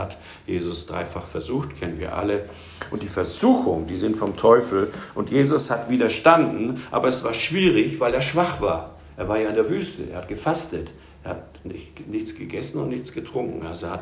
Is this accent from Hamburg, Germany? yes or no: yes; Hamburg, Germany; also born or lived in Spain; Ich bin knapp über 30 Jahre jetzt in Bayern. Lange Geschichte, wie ich aus Spanien von diesen 30.000 Quadratmetern hier nach Bayern gekommen bin, als Hamburger oder ich sage ja sogar Wikinger.